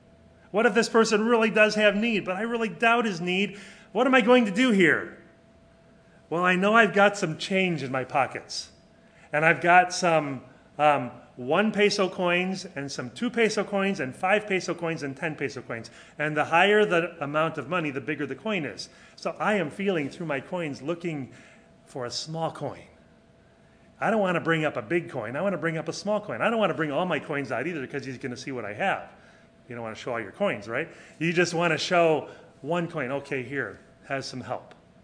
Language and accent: English; United States; now in Mexico; And as an American living in Mexico, everybody thinks you're an American, you automatically are a rich gringo.